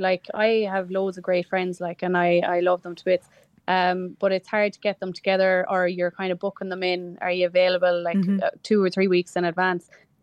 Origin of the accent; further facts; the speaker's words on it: Galway, Connacht, Ireland; And obviously, I'm from Galway, so it's easy for me to travel.